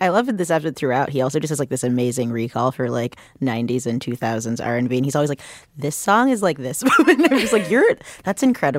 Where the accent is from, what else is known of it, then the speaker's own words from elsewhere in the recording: New York City, New York, United States; I left New York for college. It was the only time I lived outside of New York for an extended period of time.